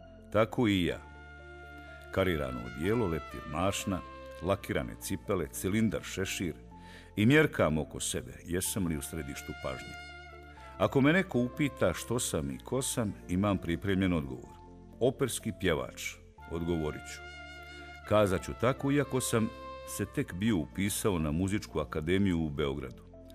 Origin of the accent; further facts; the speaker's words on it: Banja Luka, Republika Srpska, Bosnia & Herzegovina; born there; Rođen sam ovdje u Banjoj Luci.